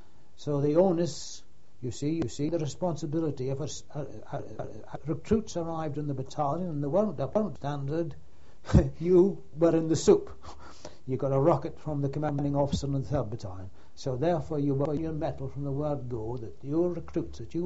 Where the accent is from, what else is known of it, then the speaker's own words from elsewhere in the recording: Keith, Scotland, United Kingdom; He came from Huntly, which was only 9 miles from my hometown in Keith.